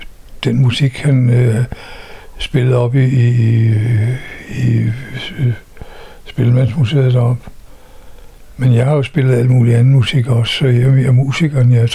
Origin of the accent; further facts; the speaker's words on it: Copenhagen, Capital Region of Denmark, Denmark; Jeg mener, jeg er københavner. Jeg stammer jo ikke noget sted fra anden København.